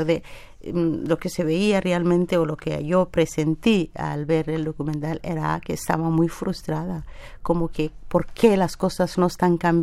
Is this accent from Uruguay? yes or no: no; Kenya; moved away as an adult; now in Spain; Entonces soy somalí de Kenia.